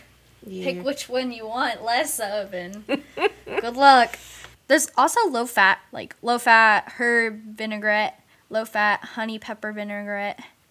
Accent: Texas, United States; also born or lived in Arkansas; I was born in Arkansas, moved to Texas, so mostly a Texan because I remember my whole life here.

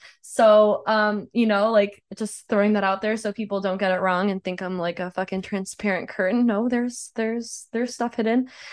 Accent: Deep South, United States; now in Los Angeles, United States; I mean, I live in LA. I'm really grateful and lucky, but like, I grew up in the Deep South. I still have friends there.

